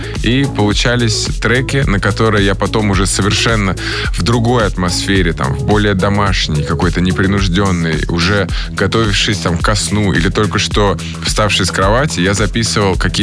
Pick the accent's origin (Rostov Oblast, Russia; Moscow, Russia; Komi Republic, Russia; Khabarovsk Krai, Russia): Moscow, Russia; Просто я как москвич коренной просто хотел.